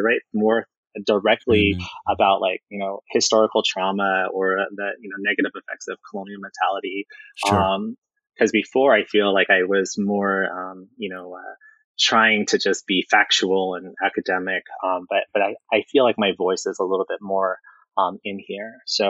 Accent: Philippines; I'm a Filipino vegetarian with an asterisk.

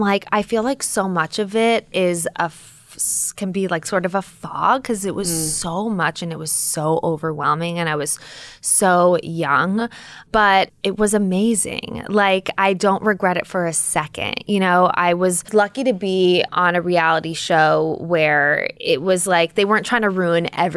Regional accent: Los Angeles, California, United States; I grew up in Los Angeles. I went to like a private school on the West Side and I feel like I was around Hollywood.

